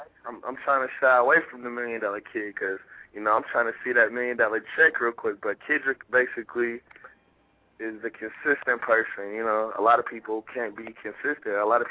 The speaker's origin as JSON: {"language": "English", "town": "Sacramento", "region": "California", "country": "United States", "tie": "born or raised there", "moved": "yes", "lives_now": "Minnesota, United States", "said": "Okay, originally I was born in Sacramento, California. I lived out there, moved from California due to, you know, the environment, man, you know, like growing up in California"}